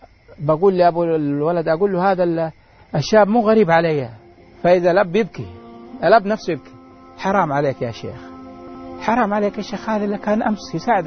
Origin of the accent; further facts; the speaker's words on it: Saudi Arabia; المقابر في عندنا في السعودية هي عبارة عن ممرات